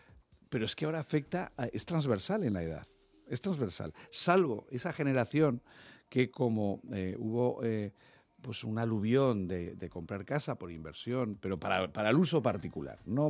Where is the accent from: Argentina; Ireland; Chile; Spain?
Spain; Huesca, Aragon; Yo soy de Huesca. En Huesca sale una vivienda en alquiler, hay 40 personas detrás, no dura ni un día.